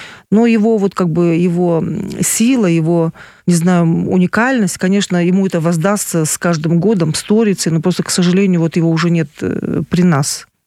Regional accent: Kyrgyzstan; а почему киргизка, да я же киргизка, я начала копать.

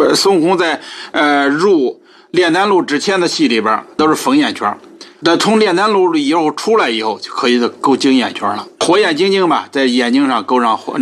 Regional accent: Hebei, China; now in Beijing, China; 我是河北人吧，从84年到的北京，

